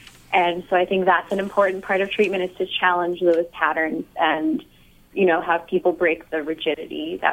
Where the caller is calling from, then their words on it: Woburn, Massachusetts, United States; Yes, I am a dietitian from Woburn, Massachusetts, and I am specialize in eating disorders as well.